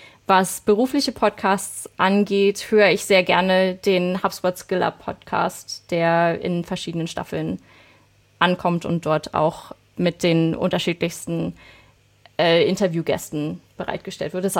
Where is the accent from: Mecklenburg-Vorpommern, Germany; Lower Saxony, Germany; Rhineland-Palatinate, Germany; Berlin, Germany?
Berlin, Germany; accent: Berlin; dass man extrem hört, wo ich herkomme. Und das wollte ich irgendwann, das habe ich tatsächlich raustrainiert, dass man meinen Berlinern nicht mehr so dolle hört.